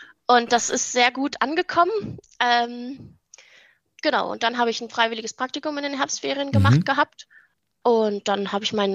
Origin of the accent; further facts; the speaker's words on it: Lower Saxony, Germany; ich bin 26 Jahre alt, komme aus dem schönen Niedersachsen.